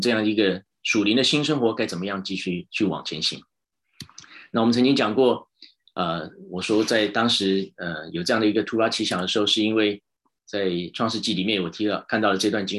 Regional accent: Taiwan; now in United States; 本来以为我的故乡台湾是很紧急的状态，

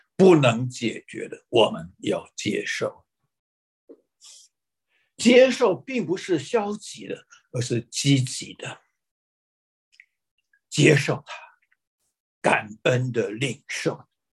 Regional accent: Taiwan; 我们台湾话有一句话说

